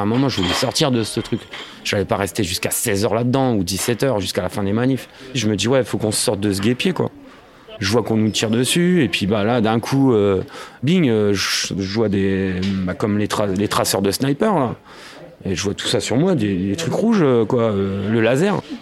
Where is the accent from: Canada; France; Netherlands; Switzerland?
France; Hauts-de-France; je suis un petit picard comme vous le voyez, j'ai 37 ans.